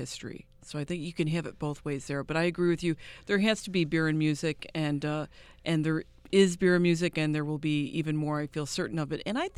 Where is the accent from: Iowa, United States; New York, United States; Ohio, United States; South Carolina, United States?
New York, United States; Lockport; I grew up in Lockport, and so I knew about the Erie Canal